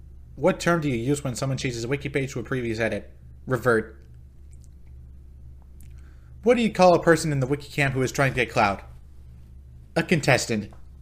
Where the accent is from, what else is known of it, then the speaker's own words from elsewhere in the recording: Canada; I'm from Canada.